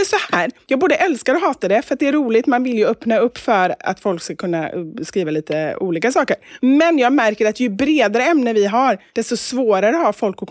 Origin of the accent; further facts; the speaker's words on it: Gothenburg, Västra Götaland County, Sweden; med tanke på att du är från Örgryte och att jag är från Kortedala